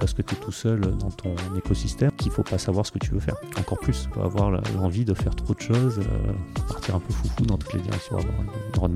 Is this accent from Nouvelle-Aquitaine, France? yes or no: no; Antibes, Provence-Alpes-Côte d'Azur, France; je me définis comme un provincial. Je viens du sud de la France, une petite ville qui s'appelle Antibes.